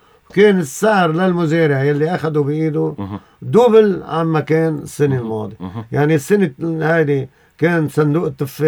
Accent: Lebanon

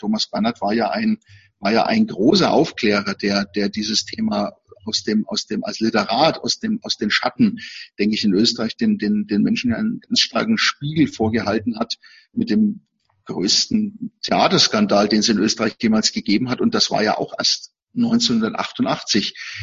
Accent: Nuremberg, Bavaria, Germany; Ich bin in Nürnberg aufgewachsen.

